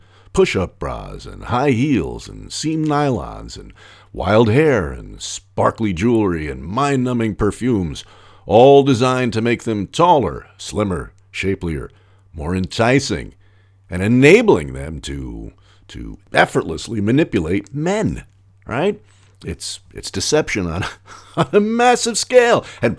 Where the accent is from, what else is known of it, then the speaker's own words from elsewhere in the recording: New York City, New York, United States; I grew up riding Subways in New York City